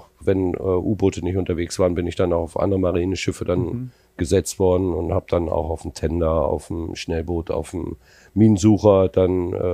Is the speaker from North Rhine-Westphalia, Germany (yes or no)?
yes; Bochum, North Rhine-Westphalia, Germany; Also gebürtig komme ich aus Bochum.